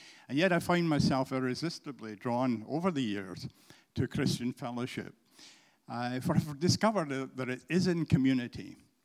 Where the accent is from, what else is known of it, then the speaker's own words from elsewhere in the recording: Linlithgow, Scotland, United Kingdom; Even though I'm from Linlithgow, and yeah.